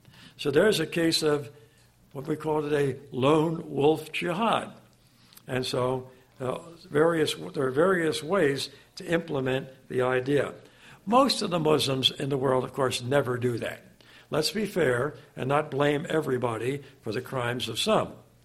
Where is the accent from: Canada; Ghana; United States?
United States; Philadelphia, Pennsylvania; In the city of Philadelphia, my hometown